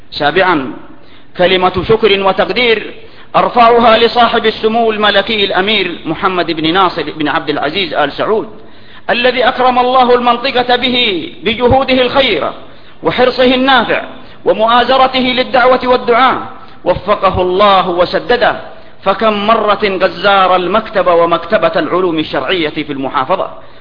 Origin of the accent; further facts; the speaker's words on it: Saudi Arabia; في بلادنا المملكة العربية السعودية